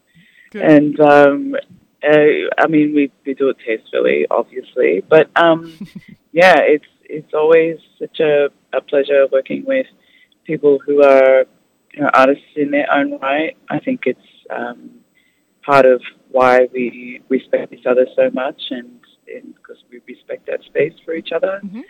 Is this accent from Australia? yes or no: yes; Australia; I'm an Aussie, but my mother is Tongan and my father is from New Zealand.